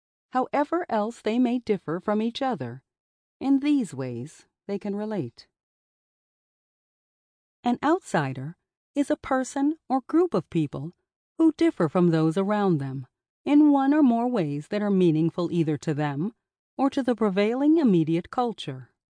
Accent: Michigan, United States; also born or lived in Kansas / Japan; I was born in Kansas to Air Force parents, and soon thereafter, we relocated to Japan for a couple of years before spending 5 glorious, harsh winters in Michigan. My family was one of a handful of black families in each of these locations.

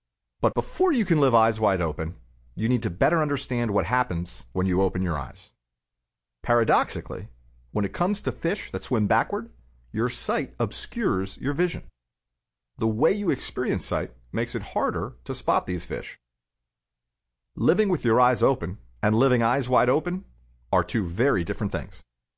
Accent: Miami, Florida, United States; As a kid growing up in Miami, I would have given the same wrong answers to these two questions.

